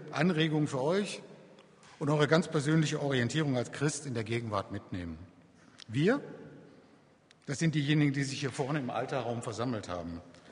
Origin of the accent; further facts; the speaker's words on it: Waltersdorf, Germany; der Marcel Mäuser und ich, wir stammen aus Waltersdorf beide